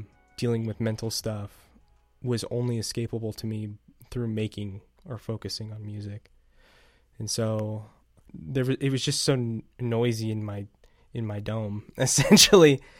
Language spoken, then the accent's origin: English; Utah, United States; a music producer in Salt Lake City, Utah. I go by he, him pronouns, and born and raised in Utah.